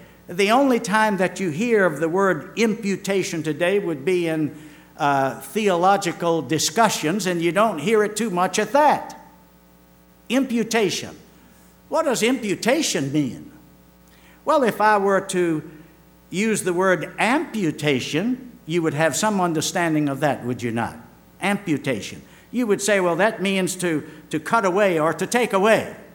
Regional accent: Richmond, Virginia, United States; I remember years ago when I was saved, the latter part of 1954, in my hometown of Richmond, Virginia.

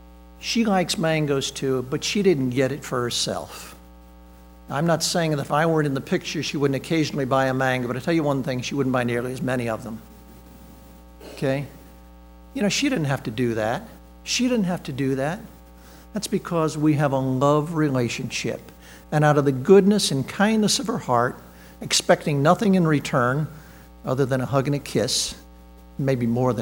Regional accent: Paraguay; moved away as an adult; I grew up down in Paraguay, South America. At the time I was 11 to 21, my mom and dad were missionaries down there

